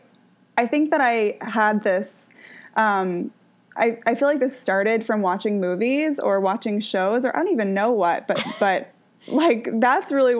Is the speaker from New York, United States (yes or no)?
yes; New York City, New York, United States; I would walk to school in the morning, and I grew up in New York City.